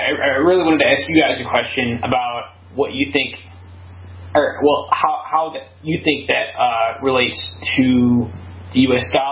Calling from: New Hampshire, United States; Yeah, I'm calling you from New Hampshire

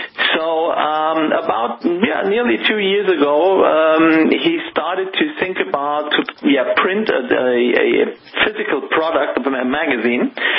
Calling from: Germany; I'm calling directly from Germany.

